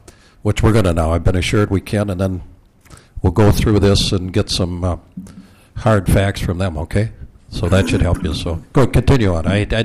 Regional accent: South St. Paul, Minnesota, United States; I mean, I'm from South St. Paul, Minnesota.

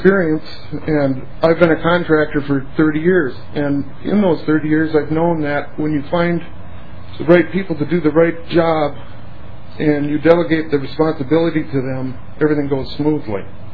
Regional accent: Pine City, Minnesota, United States; I'm from Pine City, Minnesota.

